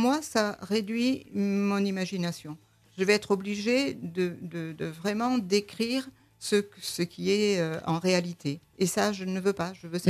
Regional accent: Provence-Alpes-Côte d'Azur, France; born there; Bien sûr, bon, moi je suis provençale de naissance.

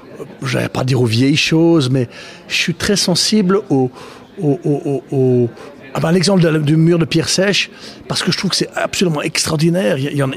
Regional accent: Bourgogne-Franche-Comté, France; Moi, je suis sensible aux vieilles pierres, que ce soit dans le Jura, parce que moi, je suis jurassien d'origine

